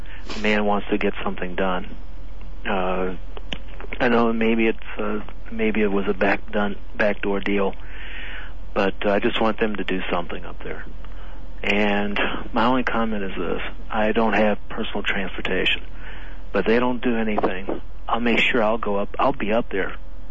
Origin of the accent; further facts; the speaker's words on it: Indiana, United States; moved away; Well, I immigrated here from Indiana, and I couldn't. I wanted to do this back there, but nobody wanted to do anything.